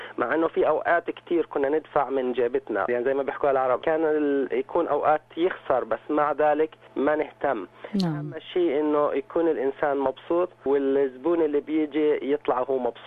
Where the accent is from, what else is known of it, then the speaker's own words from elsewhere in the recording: Palestine; moved away; اشتغل فيه 3 سنين قبل ما احنا نيجي من فلسطين